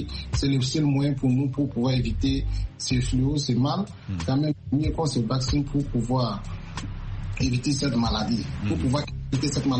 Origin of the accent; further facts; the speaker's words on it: Burkina Faso; now in United States; quand j'ai quitté Abidjan, quand c'est arrivé au pays, au Burkina, paf, les pandémies, ça a commencé